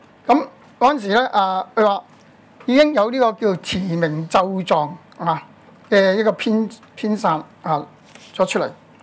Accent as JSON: {"language": "Cantonese", "country": "China", "said": "不過我哋中國人就好少日念咒語"}